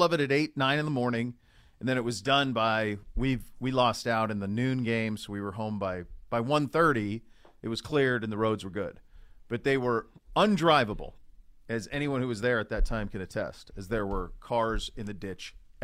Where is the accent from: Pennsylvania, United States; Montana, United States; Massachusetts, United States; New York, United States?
Montana, United States; also born or lived in Bay Area; Now, let's remember, I grew up in Montana.